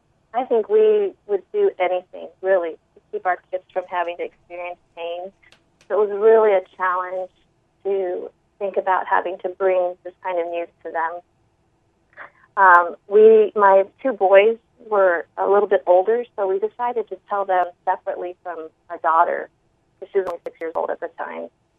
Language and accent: English; Boulder, Colorado, United States; also born or lived in Hawaii; I was really one of the few Asians at the time growing up in Boulder, so it was a predominantly Caucasian environment. I did spend, however, kindergarten in Hawaii